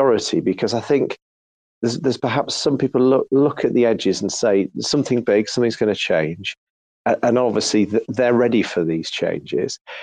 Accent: United Kingdom; So what I do is I pound cost average, being a Brit, or dollar cost average in the broader sense.

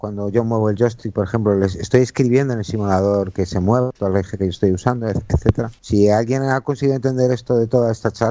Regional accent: Spain; En España el problema básico que tenemos es que somos españoles.

